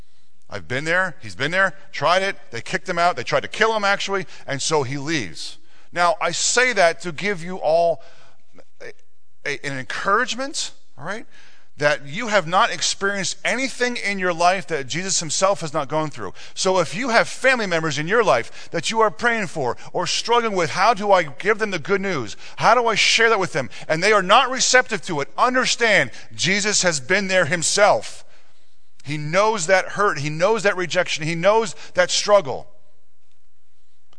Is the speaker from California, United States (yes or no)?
no; New Jersey, United States; I'm from Jersey.